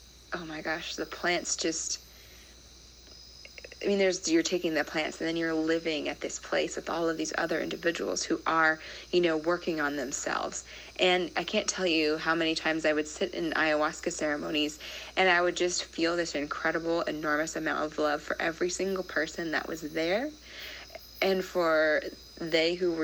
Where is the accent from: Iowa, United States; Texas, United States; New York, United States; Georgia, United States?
Iowa, United States; I grew up in Iowa, you know, I grew up in a pretty conservative part of Iowa, and then I worked in the government.